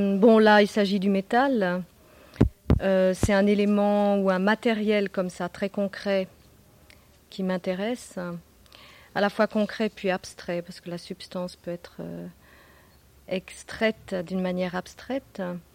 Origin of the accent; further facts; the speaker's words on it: Paris, Île-de-France, France; born there; Je suis née à Paris, j'ai étudié à Paris, et puis pendant 10 ans, j'ai voyagé